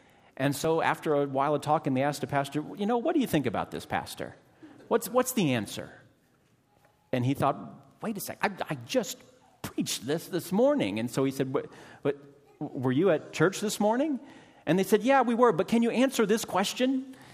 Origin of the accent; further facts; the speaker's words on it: Mingo, Iowa, United States; I was a part of the youth choir there in my hometown of Mingo, Iowa.